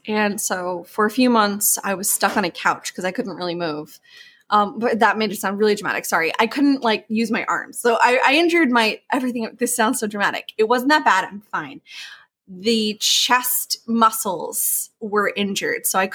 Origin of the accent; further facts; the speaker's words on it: New York, United States; also born or lived in Ireland; So I grew up in New York and in Ireland, and both of them are very heavy in the arts, especially in music and poetry and performing arts.